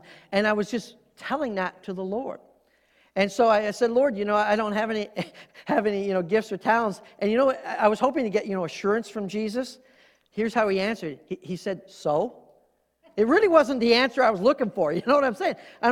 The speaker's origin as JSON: {"language": "English", "country": "Canada", "tie": "born or raised there", "moved": "as an adult", "lives_now": "United States", "said": "I remember when I was transitioning from Canada to move to the U.S., you know, leaving my job, you know, the family farm, family business, leaving all of that to move here."}